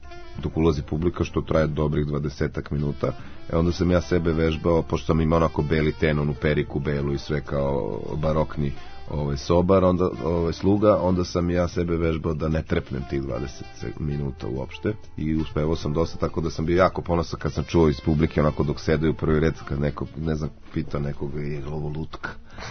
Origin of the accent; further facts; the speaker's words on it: Kraljevo, Šumadija and Western Serbia, Serbia; uglavnom po unutrašnjosti, ja sam odrastao u Kraljevu